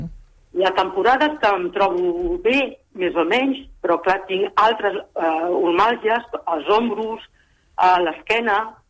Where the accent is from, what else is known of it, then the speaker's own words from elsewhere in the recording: Ripoll, Catalonia, Spain; now in Yecla, Spain; Perquè sóc de Ripoll, però allà plou molt.